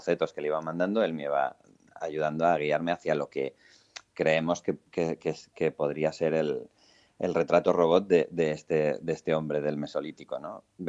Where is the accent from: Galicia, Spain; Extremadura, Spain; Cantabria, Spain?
Cantabria, Spain; Pues cuando aquello, yo estaba en mi pueblo, en Cantabria